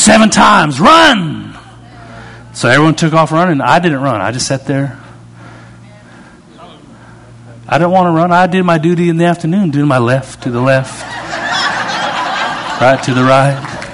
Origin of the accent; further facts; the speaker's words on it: Canada; I'm pretty cool. I'm Canadian. I can be cool.